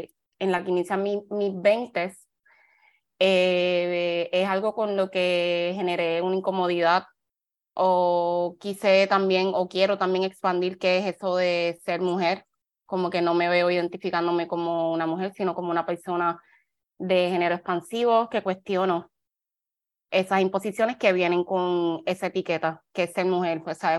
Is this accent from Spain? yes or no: no; Arroyo, Puerto Rico; yo me crié en Arroyo, Puerto Rico, o sea, parte sureste de Puerto Rico, predominantemente negra, esa comunidad.